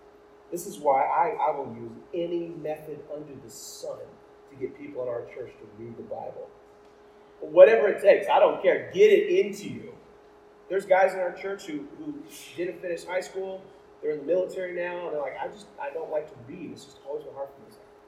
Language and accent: English; Texas, United States; And where I grew up in Texas, that's y'all.